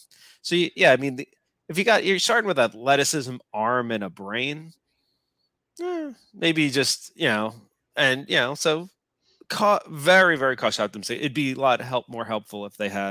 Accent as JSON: {"language": "English", "region": "New Jersey", "country": "United States", "said": "I've got, I am from New Jersey. I am a Giant fan."}